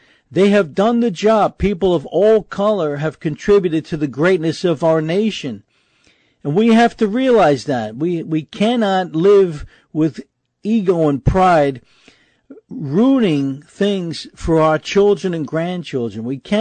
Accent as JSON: {"language": "English", "town": "New York City", "region": "New York", "country": "United States", "tie": "born or raised there", "said": "And that's the way we grew up as well in New York City. Our doors were always open."}